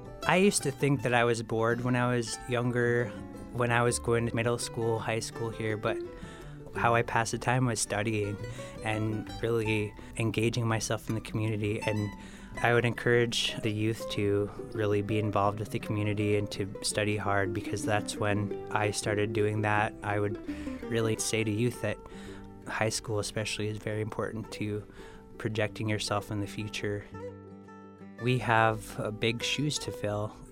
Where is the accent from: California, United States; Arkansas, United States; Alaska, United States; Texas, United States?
Alaska, United States; Dillingham; I was born and raised in Dillingham and lived here for 18 years, graduated from Dillingham High School and decided to go off to college on the East Coast